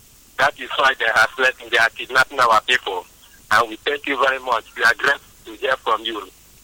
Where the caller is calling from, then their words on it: Cotonou, Littoral, Benin; He's a Bokovieta. I'm calling from Cotonou, Benin Republic.